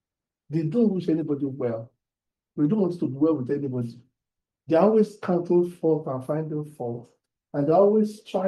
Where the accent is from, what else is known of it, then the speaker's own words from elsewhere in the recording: Ibadan, Oyo, Nigeria; I moved to the city. When I was growing up in the Ibadan area, almost all the churches were Christ Apostle Church.